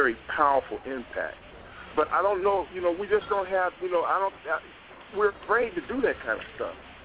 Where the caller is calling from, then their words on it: San Diego, California, United States; I'm calling from San Diego, California.